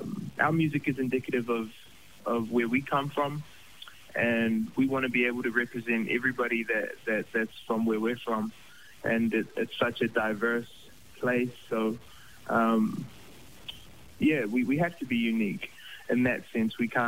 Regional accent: Auckland, New Zealand; Growing up in Auckland, you know, it's such a cultural melting pot.

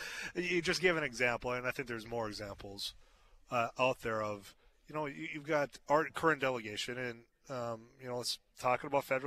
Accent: Leeds, North Dakota, United States; Yeah, and I'm from Leeds, both small towns.

